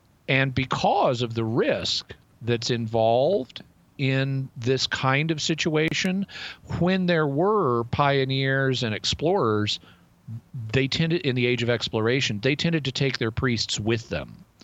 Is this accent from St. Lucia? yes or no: no; Arkansas, United States; Where I'm from, or where I grew up in Arkansas, there is a little town right near my hometown called Tontytown.